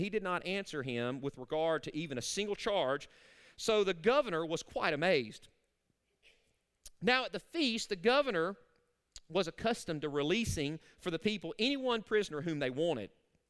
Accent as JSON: {"language": "English", "region": "Arkansas", "country": "United States", "said": "You know, I'm from Arkansas, and I never got to see this famous Arkansan in concert"}